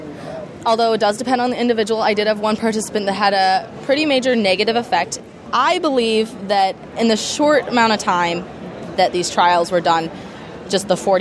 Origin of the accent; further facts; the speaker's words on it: Missoula, Montana, United States; I'm from Missoula, Montana in the United States, and I am actually currently a freshman in college.